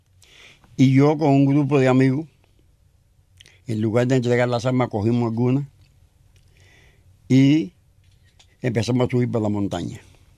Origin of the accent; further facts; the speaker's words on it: Colón, Matanzas, Cuba; Yo nací en Colón, Matanzas, en el año 1939, uh-huh. El 31 de julio. Y de ahí hice la corta vida mía ahí en el pueblo mío, Colón.